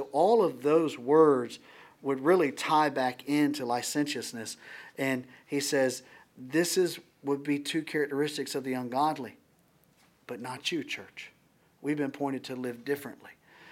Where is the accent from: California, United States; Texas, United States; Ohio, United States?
Ohio, United States; Marysville; I remember as a young boy growing up in Ohio, Marysville, Ohio, literally there was one street light in this whole town, one street light.